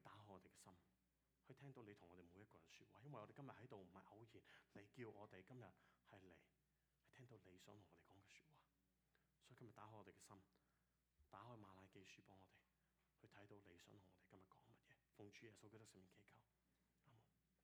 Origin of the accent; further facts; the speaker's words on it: Hong Kong; 我哋自己係香港人。我哋香港人嘅世界其實都慢慢係發覺係咁